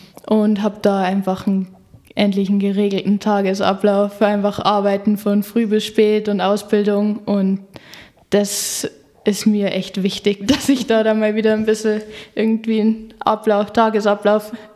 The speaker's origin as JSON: {"language": "German", "town": "Neuschönau", "region": "Bavaria", "country": "Germany", "tie": "born or raised there", "said": "ich bin 21, ich bin aufgewachsen in Neuschenau in Reichenberg. Ich komme aus einer Skifahrerfamilie vom Sport Eichinger"}